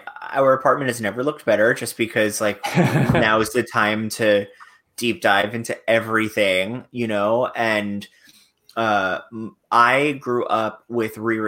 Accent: Fort Lauderdale, Florida, United States; accent: New York; also born or lived in Long Island; I was born in Long Island but raised in Fort Lauderdale. Even when I was in Fort Lauderdale, I still considered New York home. I had a New York accent that I got rid of in college.

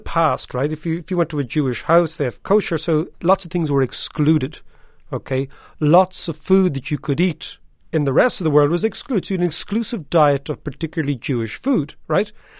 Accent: Ireland; And we were a bit like this as Irish people. We came out to the United States, sampled all these goodies and saw how the economy worked

